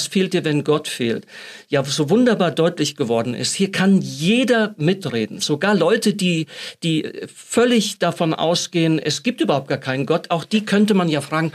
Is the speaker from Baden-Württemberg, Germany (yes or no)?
no; North Rhine-Westphalia, Germany; moved away as an adult; now in Switzerland; dann hatten wir diesen wunderbaren Pietismus dann bei uns in Südwestfalen und so. Und jetzt bin ich ja nochmal in einer besonderen Weise sozusagen Teil der reformierten Kirche Schweiz geworden. Seit, keine Ahnung, wie viel, über 25 Jahren lebe ich ja schon hier.